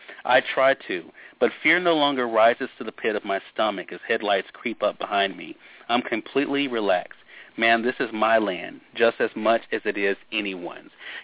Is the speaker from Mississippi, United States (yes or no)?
yes; Jackson, Mississippi, United States; I was born in 1975 in Jackson, Mississippi, lived outside of Jackson in Rankin County.